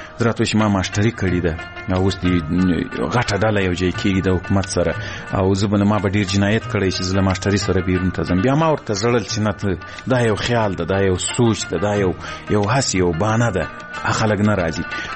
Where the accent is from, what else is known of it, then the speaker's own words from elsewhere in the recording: Ghazni, Afghanistan; ځکه زه له غزنی څخه یو دوه درې کسان وو